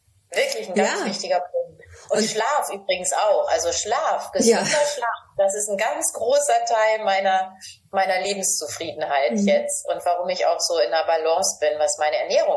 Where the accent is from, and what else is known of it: Northern Germany, Germany